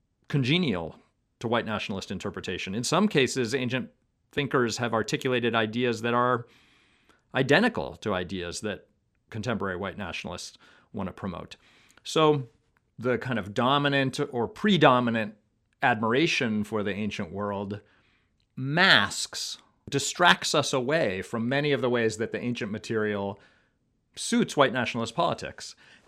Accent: United States; as an American surrounded by classical architecture in our nation's capital

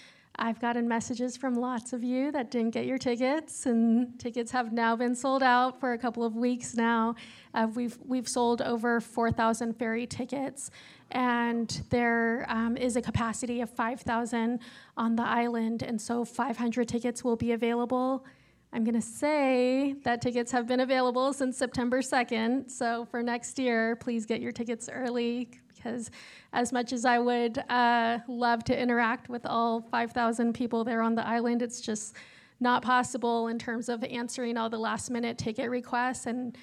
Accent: Oakland, California, United States; I was born and raised here in the Ohlone Bay. I was born at the Aim for Freedom Survival School that is also known as the Oakland Aim House.

